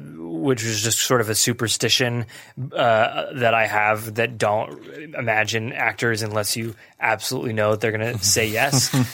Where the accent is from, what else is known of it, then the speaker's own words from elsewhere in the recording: United States; because it was a genre film, and because I'm American, sort of Hollywood saw